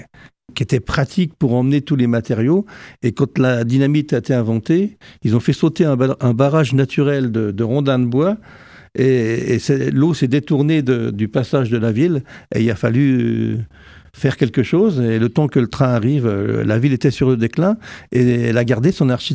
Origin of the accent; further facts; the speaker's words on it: Seixey-aux-Forges, Grand Est, France; born there; Je suis né dans ce petit village de Lorraine.